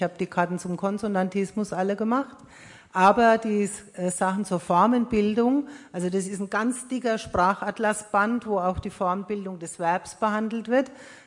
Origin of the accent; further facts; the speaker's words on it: Mellrichstadt, Bavaria, Germany; ich komme jetzt aus dem nördlichen Unterfranken, ich komme aus Mellrichstadt. Wir haben da eh Einflüsse aus dem Osthessischen, Hessischen und Thüringischen schon im Dialekt drin.